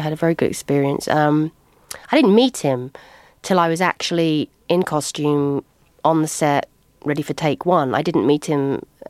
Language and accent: English; United Kingdom; now in California, United States; hello, I'm British and I live in California right now.